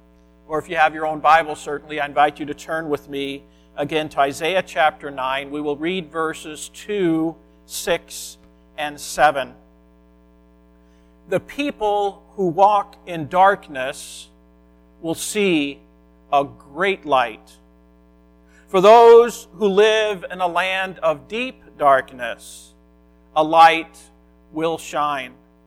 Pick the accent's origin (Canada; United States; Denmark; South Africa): Denmark; I grew up in Denmark.